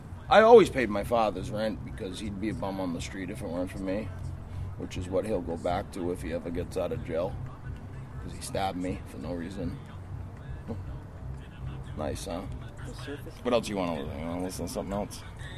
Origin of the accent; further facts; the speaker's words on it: North Attleboro, Massachusetts, United States; I grew up in North Attleboro. I bounced around because my parents were all messed up.